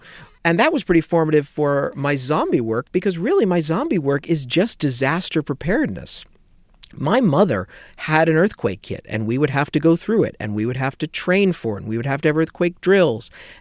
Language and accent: English; Los Angeles, California, United States; Well, I think growing up in Los Angeles in the 1980s was pretty apocalyptic